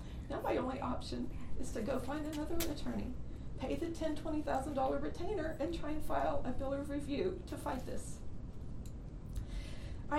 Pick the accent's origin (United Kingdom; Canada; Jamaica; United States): United States; Thank you. … I'm from Burnett County nearby